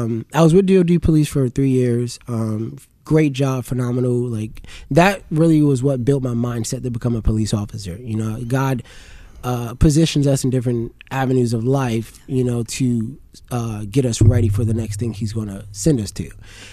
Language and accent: English; Suffolk, Virginia, United States; also born or lived in New Jersey; now in Newport News, United States; Originally, I'm from New Jersey, but my parents and I, we left New Jersey when I was younger and moved down to Virginia, where I pretty much grew up in Suffolk for a while